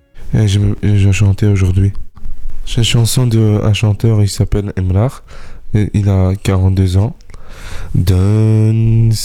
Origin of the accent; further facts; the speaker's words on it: Sofia, Sofia City, Bulgaria; French is a second language; Je viens de la Bulgarie, qui s'appelle Sofia. Je suis bulgare musulman, je suis pas bulgare chrétien. Je suis pas gaoli.